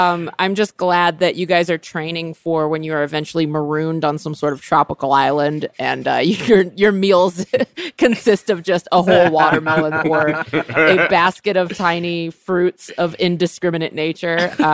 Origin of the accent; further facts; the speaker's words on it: California, United States; Trader Joe's, because I grew up in California